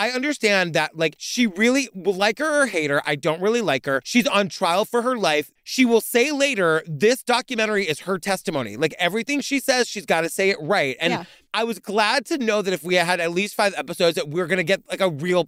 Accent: Massachusetts, United States; I am from this area of the world. Like, I am from Massachusetts, not the part of Massachusetts she's from.

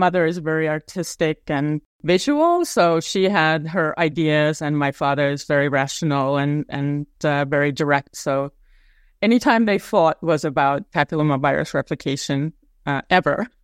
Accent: Estonia; I grew up in Soviet Union, the USSR, but I had a very, very happy childhood.

